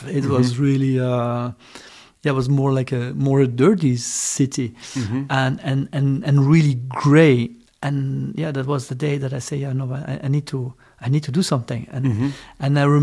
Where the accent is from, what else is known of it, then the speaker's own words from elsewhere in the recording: Brussels, Brussels-Capital Region, Belgium; also born or lived in Ghent; So I born in Ghent, and I grew up in more at the countryside, at the coast, and then in Brussels. Mm-hmm. Then we moved to Brussels.